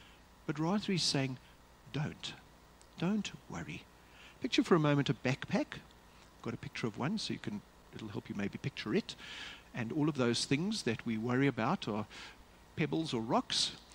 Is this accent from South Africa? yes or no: yes; Kempton Park, Gauteng, South Africa; I grew up in Kempton Park.